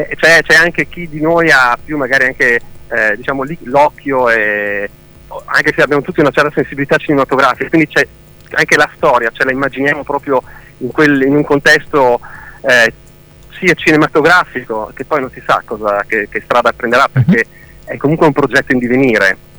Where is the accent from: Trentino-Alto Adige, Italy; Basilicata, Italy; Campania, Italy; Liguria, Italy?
Trentino-Alto Adige, Italy; Bolzano; Sì, siamo di Bolzano. Siamo in tre, siamo tre musicisti di Bolzano